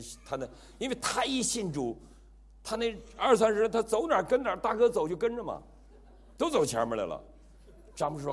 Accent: Taiwan; 这个另类英雄，我台湾人爱用另类这个词儿

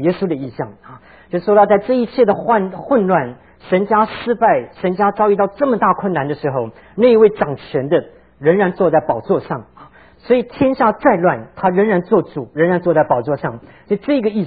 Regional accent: Tainan, Taiwan; 我们小的时候在台湾的这个也不叫乡下，就住在安平。那么从台南到安平中间有一个坟墓区啊

